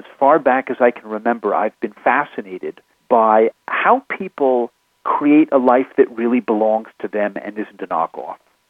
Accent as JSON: {"language": "English", "region": "New York", "country": "United States", "tie": "born there", "lives_now": "Taos, United States", "said": "And I was born in New York, and I've lived within honking distance of cities my whole life."}